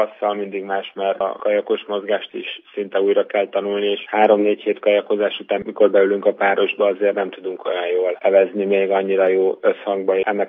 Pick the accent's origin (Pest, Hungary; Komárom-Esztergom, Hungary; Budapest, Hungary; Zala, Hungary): Komárom-Esztergom, Hungary; Esztergom; mivel én esztergomi vagyok